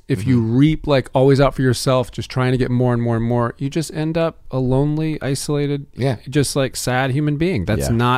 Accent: Florida, United States; also born or lived in New York; That's right. Well, I grew up in Florida.

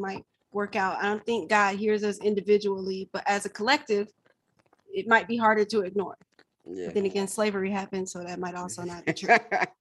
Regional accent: Atlanta, Georgia, United States; I'm from Atlanta. I can cheer for the home team.

